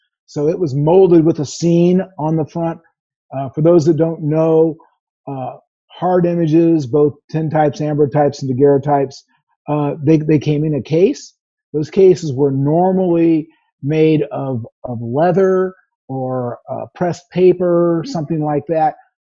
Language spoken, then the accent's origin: English; St. Louis, Missouri, United States; And I grew up near St. Louis. I collect St. Louis marked daguerreotypes.